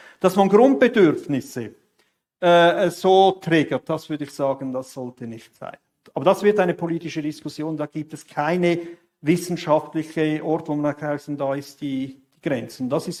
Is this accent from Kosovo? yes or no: no; Switzerland; wird einem Italiener gleich schmerzvoll vorkommen wie mir als Schweizer